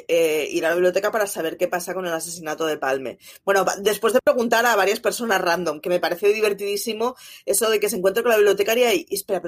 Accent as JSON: {"language": "Spanish", "town": "Barcelona", "region": "Catalonia", "country": "Spain", "said": "yo soy de Barcelona, mis padres son de Euskadi"}